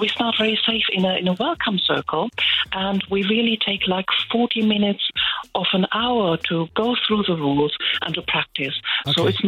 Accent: Germany; I'm from Germany originally.

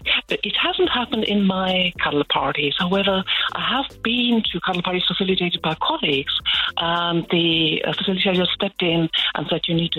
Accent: Germany; I'm from Germany originally.

